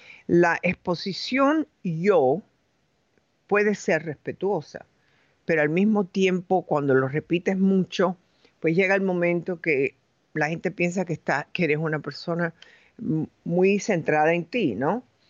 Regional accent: Galicia, Spain; Y yo lo sé porque soy gallega.

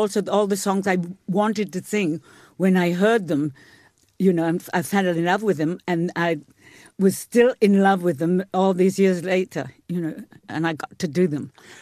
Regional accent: Wales, United Kingdom; I suppose because I couldn't say I'm a Welsh woman in New York.

